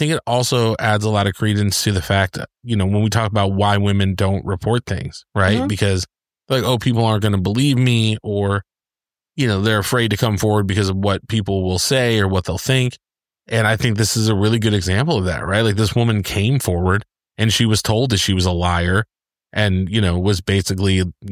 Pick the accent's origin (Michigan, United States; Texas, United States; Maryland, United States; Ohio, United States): Michigan, United States; growing up in Michigan, I grew up around a lot of Canadian people, and so just their way of talking.